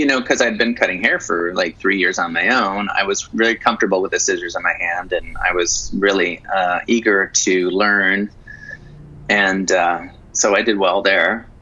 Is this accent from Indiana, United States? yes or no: no; Wisconsin, United States; moved away as an adult; And then, so I was stationed in California for a year, and I kind of liked, growing up in Wisconsin too, you kind of idolize California as being a paradise with beaches and, you know, swimming pools and movie stars.